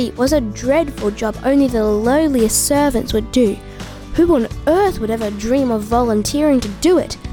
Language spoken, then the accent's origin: English; Annandale, New South Wales, Australia; from Annandale, and I'm playing Simon Peter